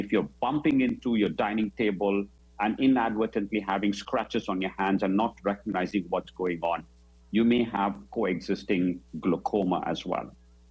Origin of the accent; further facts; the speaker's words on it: India; And I'm from India